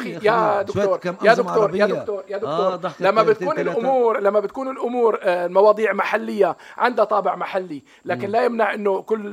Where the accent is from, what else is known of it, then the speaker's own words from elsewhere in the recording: Palestine; انا فلسطيني اكثر منك